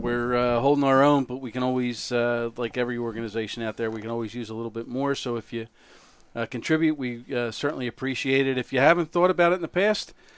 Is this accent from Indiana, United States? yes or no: no; Glenside, Pennsylvania, United States; not too far from my hometown in Glenside at St. Luke's there.